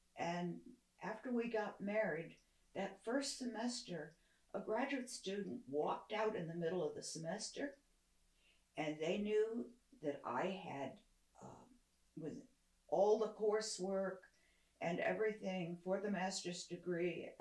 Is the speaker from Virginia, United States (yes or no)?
yes; Charlottesville, Virginia, United States; I'm from Charlottesville, Virginia. And I went to Hollins College in Roanoke, Virginia, and got a BA in chemistry.